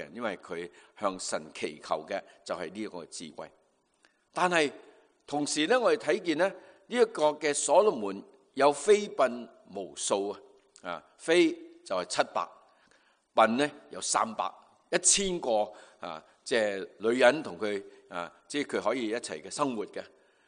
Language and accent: Chinese; China; 我们中国人有句说话，家家有本难念的经